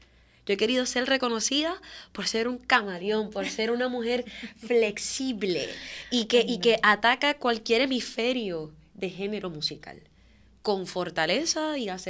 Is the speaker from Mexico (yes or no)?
no; Puerto Rico; Como cantante puertorriqueña